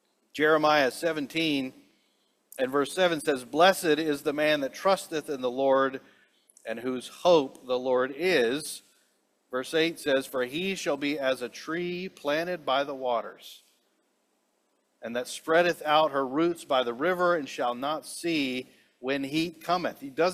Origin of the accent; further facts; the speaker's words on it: Louisiana, United States; I come from Louisiana, and we have cedar trees. We have cedar trees and cypress trees that grow close to the water, sometimes in the water.